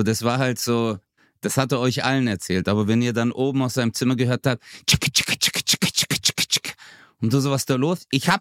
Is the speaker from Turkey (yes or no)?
yes; Turkey; Und du weißt, ich bin Türke.